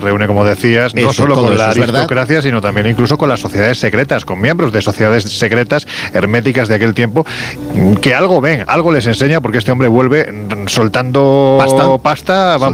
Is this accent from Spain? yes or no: yes; Jaén, Andalusia, Spain; que es precisamente mi tierra